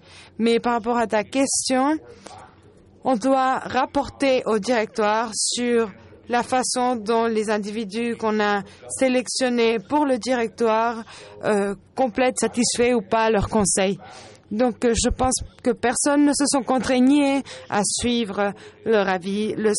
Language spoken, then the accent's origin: French; Canada; Je suis canadien.